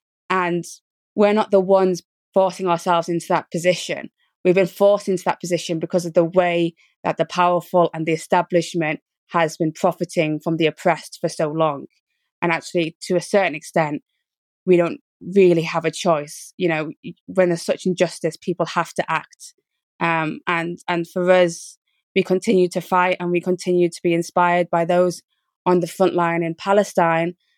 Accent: United Kingdom; born there; I was born in Britain, right?

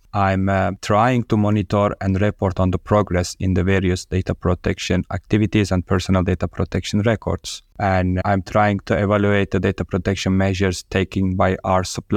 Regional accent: Istanbul, Turkey; English is a second language; I born and raised in Istanbul, Turkey

